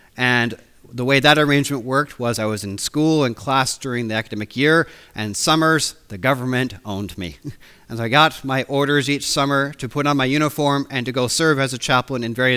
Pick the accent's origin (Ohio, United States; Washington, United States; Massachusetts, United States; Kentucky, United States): Washington, United States; now in Kemnay, United Kingdom; I'm from Washington State, in the United States, not the crazy Washington, but the other Washington.